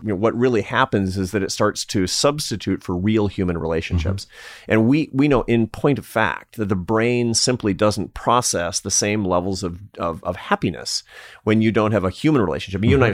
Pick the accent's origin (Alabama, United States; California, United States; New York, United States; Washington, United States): Washington, United States; Seattle; I'm from Seattle, man. I'm just a hippie in my heart.